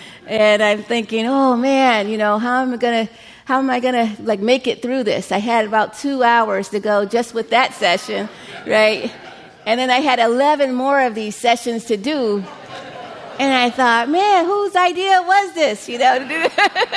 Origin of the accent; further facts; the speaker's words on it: Cleveland, Ohio, United States; born there; So I was born in Cleveland, Ohio.